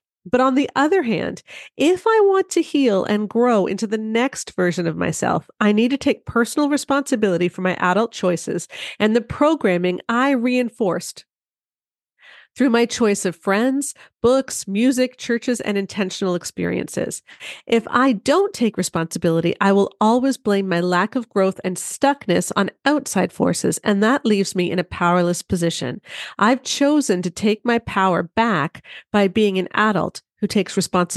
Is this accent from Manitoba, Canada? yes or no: no; Belleville, Ontario, Canada; on March 23rd in Belleville, Ontario, in my hometown, we are going to have a big post-COVID party.